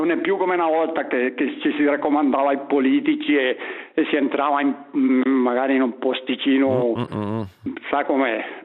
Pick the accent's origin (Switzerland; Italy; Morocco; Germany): Switzerland; io sono nato in Svizzera, sono svizzero